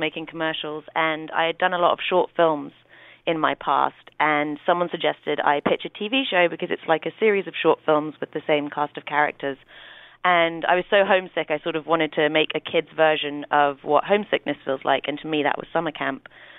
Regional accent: London, United Kingdom; it's on par with what it felt like to be in New York as a Londoner

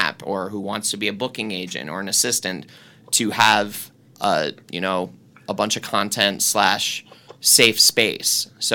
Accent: New York, United States; I grew up in New York without, you know, an entertainment foundation, but I grew up 45 minutes from the city.

